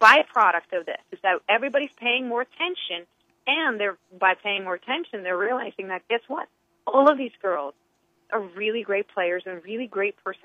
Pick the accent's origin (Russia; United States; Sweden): Sweden; being that I come from another country myself. I was born and raised in Sweden.